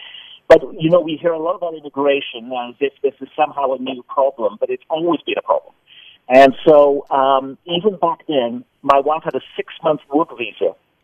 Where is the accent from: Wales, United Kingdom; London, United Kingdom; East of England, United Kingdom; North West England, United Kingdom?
Wales, United Kingdom; Port Talbot; I'm from Wales, and, okay. Which is it's right on the beach. It is a town called Port Talbot. On one side of the beach is British Steel Corporation, and on the other side is British Petroleum Chemicals.